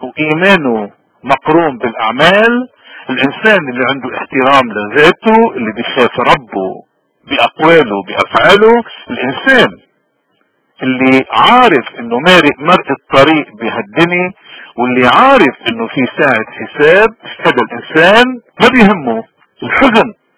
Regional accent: Lebanon; ونحن كمواطنين لبنانيين لاي فئه انتمينا، نحن هالنعمه اللي ربنا عطينا اياها بدنا نحافظ عليها، نعمه انه نكون لبنانيين

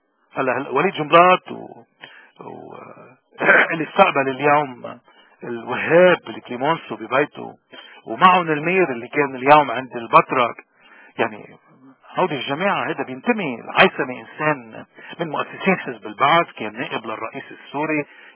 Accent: Lebanon; ما في دولة عندنا بلبنان

